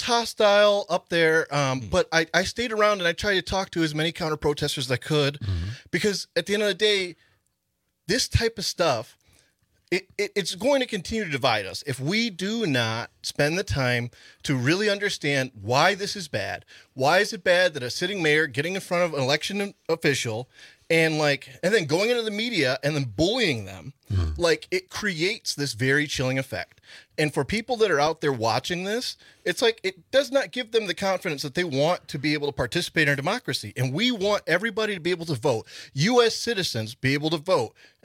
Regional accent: Madison, Wisconsin, United States; they found out I was from Madison. They had a whole like "Go back to Madison" chant for me

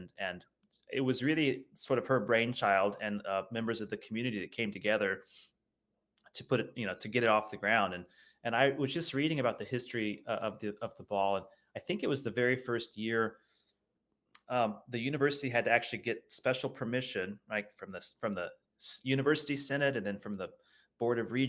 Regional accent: Indiana, United States; also born or lived in Kansas City; I am from Indiana originally, studied throughout the Midwest. I moved here from Kansas City, where I did my doctorate.

